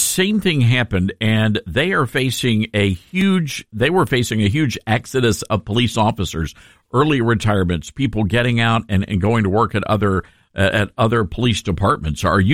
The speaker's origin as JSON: {"language": "English", "town": "Memphis", "region": "Tennessee", "country": "United States", "tie": "born or raised there", "said": "it turns out the most violent city in America happens to be my hometown, Memphis, Tennessee."}